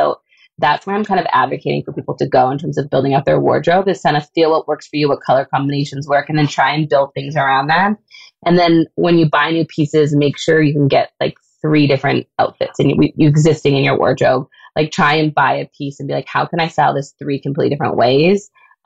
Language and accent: English; Canada; So that's a big plus to being a Canadian designer.